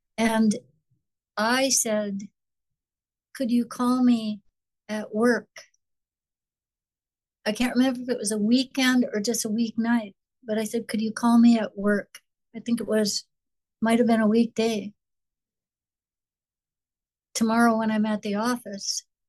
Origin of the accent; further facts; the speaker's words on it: North Dakota, United States; And by the way, I grew up in North Dakota in a political party most people have never heard about called the Nonpartisan League.